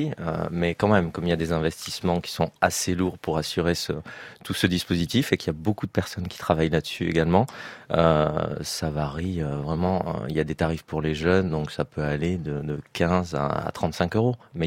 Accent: Tarbes, Occitanie, France; Même dans ma ville natale, à Tarbes

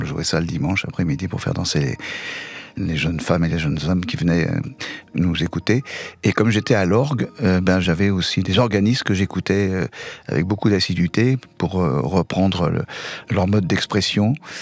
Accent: France

